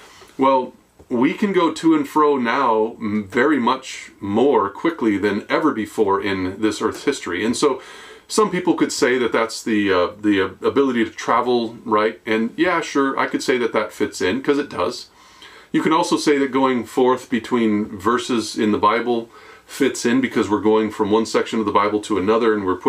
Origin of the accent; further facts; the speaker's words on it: United States; And I'm from America, so what does that mean?